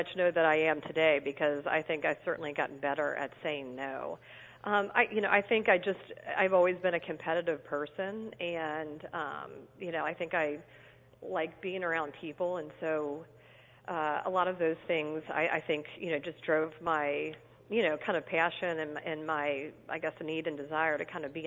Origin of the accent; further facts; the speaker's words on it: Fort Mitchell, Kentucky, United States; I grew up in Fort Mitchell, Kentucky, and that's a suburb of Cincinnati, so right along the Kentucky-Ohio border.